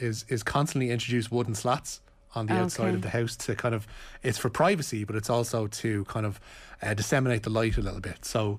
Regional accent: Ireland; We will, absolutely. We're Irish. We have to talk about the weather.

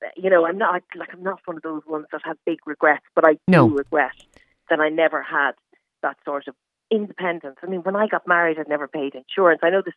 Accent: Dublin, Leinster, Ireland; I stayed at home until like the day of my wedding. I was brought up in Dublin and I worked in Dublin, but I wasn't allowed to move out.

